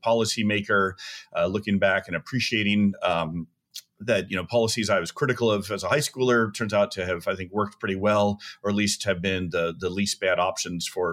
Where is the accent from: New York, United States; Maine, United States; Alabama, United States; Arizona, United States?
Arizona, United States; Tucson; So I grew up in Tucson, Arizona in the 1970s and 80s. In the Reagan years, I was primarily in junior high and high school.